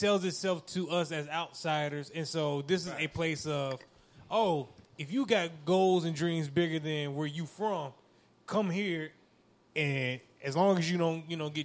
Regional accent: Detroit, Michigan, United States; moved away as an adult; now in Los Angeles, United States; I've been in LA 3 years. I'm originally from Detroit.

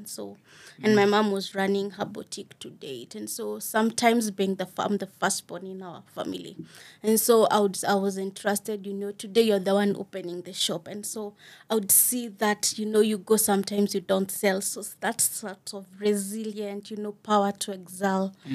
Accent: Siakago, Embu County, Kenya; In Siakago, deep remote area, you know?

